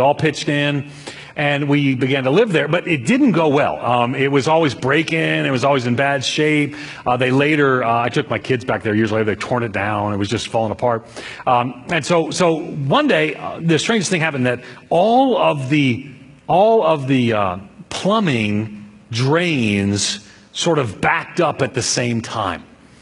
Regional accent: Long Island, New York, United States; I grew up in New York on Long Island. And I don't come from a Christian family.

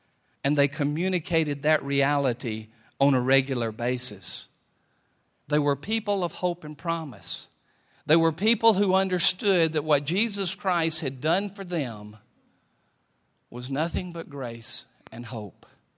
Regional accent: the South, United States; Now, you already know my cultural background. I'm a Baptist from the South.

